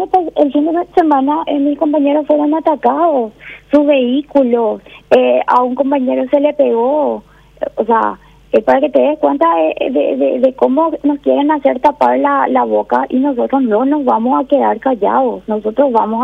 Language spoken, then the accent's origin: Spanish; Paraguay; nuestra bandera es el rojo, el blanco y el azul, como paraguayos que somos